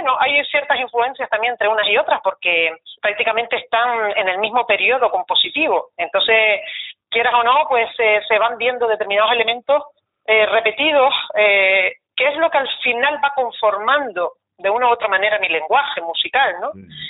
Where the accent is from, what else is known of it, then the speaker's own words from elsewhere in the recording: Vecindario, Canary Islands, Spain; Luego a los 7 años empecé en la banda de música de mi pueblo … de vecindario, y entonces ahí fue donde empecé a tocar el oboe